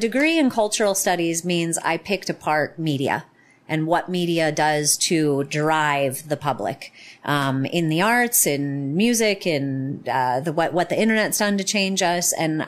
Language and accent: English; Chicago, Illinois, United States; I'm definitely from a hippie place. I was raised in Chicago.